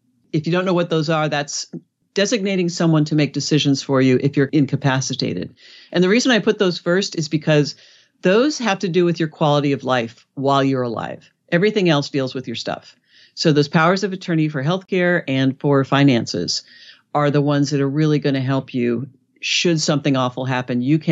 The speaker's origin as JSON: {"language": "English", "town": "Los Angeles", "region": "California", "country": "United States", "said": "Well, you know, I'm from Los Angeles, so the big news there was the college admissions scandal."}